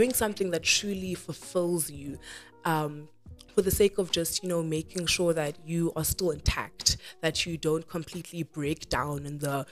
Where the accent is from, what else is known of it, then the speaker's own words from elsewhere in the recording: South Africa; seeing the position that we're in as South African youth and South Africa as a whole